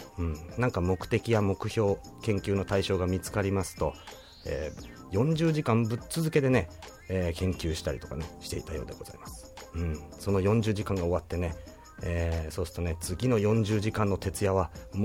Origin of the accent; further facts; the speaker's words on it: Tokyo, Japan; born there; 東京に出てきましたので、まあ東京生まれということになってますが、元はといえば山形県民でございます。